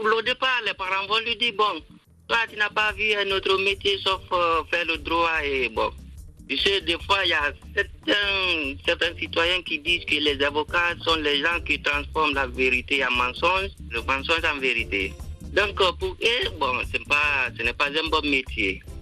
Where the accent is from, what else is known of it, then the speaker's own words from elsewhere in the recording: Guinea; surtout chez nous en Guinée ici